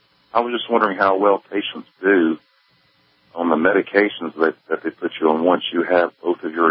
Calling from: Chattanooga, Tennessee, United States; from Chattanooga, Tennessee.

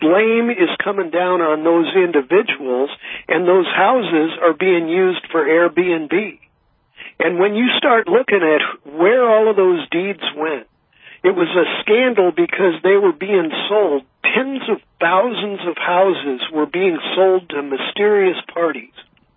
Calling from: San Francisco, California, United States; I'm the guy from San Francisco where they've gotten up into $6,000 a month for a one-bedroom apartment out here.

